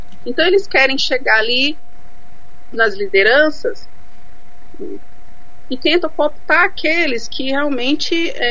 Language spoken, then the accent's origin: Portuguese; Amazon, Brazil; now in Paraná, Brazil; Eu sou tucano, sou da Amazônia, né? Sou casado com Tairangue, moro no Paraná.